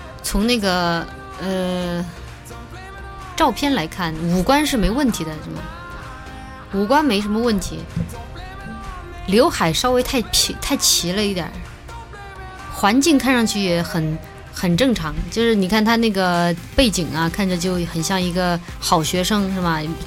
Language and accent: Chinese; Guangdong, China; 我也是广东人，所以我们是老乡